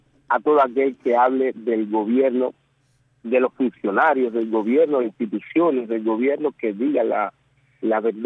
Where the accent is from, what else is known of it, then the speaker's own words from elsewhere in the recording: Cuba; Soy cubano y lo seguiré siendo hasta mi último respiro. Pero me identifico con mi pueblo. Yo soy de este pueblo, yo surgí de este pueblo.